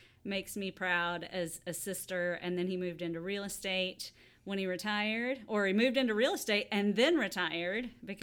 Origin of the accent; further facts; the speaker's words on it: Abilene, Texas, United States; Okay, so we grew up in Abilene. He's 2.5 years older than me. And we, I moved away from Abilene for a couple of years and I came back.